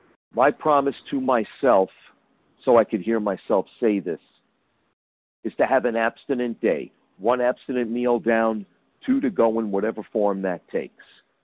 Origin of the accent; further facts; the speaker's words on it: Long Beach, New York, United States; I'm from Long Beach, Long Island, New York.